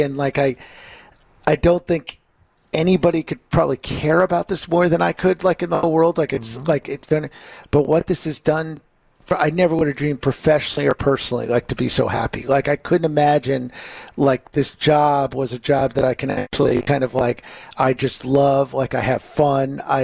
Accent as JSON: {"language": "English", "region": "New York", "country": "United States", "tie": "born or raised there", "said": "Like, when I grew up in New York"}